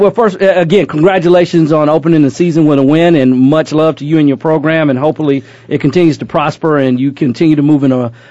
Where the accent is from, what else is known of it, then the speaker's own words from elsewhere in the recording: Georgia, United States; I'm not going to lie, I grew up in Georgia.